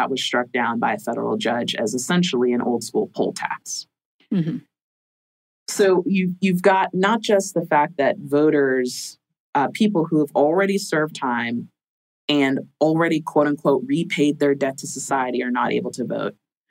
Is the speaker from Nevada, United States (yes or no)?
no; Florida, United States; I'm from Florida. We're creative. We're creative bunch.